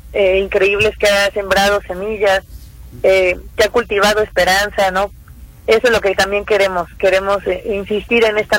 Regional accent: Puebla, Mexico; bueno, yo soy de Puebla, aquí estoy

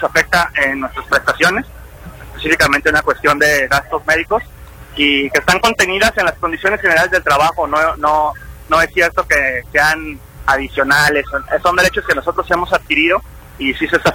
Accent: Zapopan, Jalisco, Mexico; soy de Zapopan

